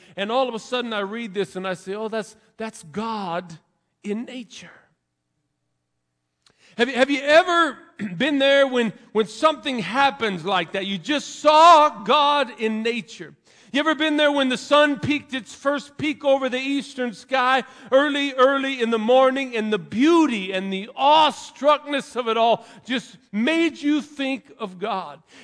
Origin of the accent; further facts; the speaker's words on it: West Coast, United States; See, I'm from the West Coast. We got lots of woods.